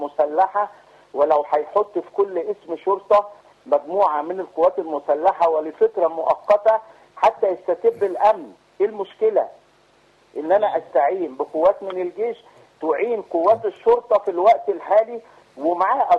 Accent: Alexandria, Alexandria Governorate, Egypt; انا من اسكندريه كنت بتجاوب الشارع

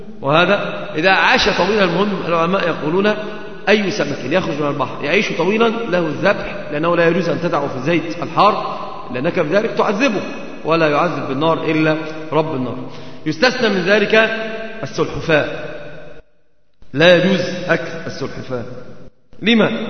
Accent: Egypt; على ما اشتهر عندنا في مصر وفي البلاد

